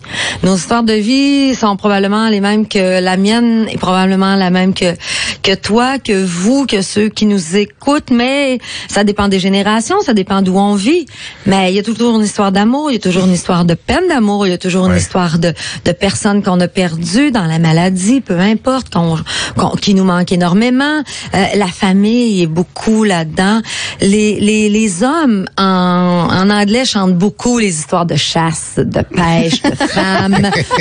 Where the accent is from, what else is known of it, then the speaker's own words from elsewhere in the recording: Quebec, Canada; Moi, je suis du Saguenay-Lac-Saint-Jean, il y en a beaucoup, mais si tu te promènes en Gaspésie, en Abitibi, peu importe, la musique country, elle est très forte chez nous.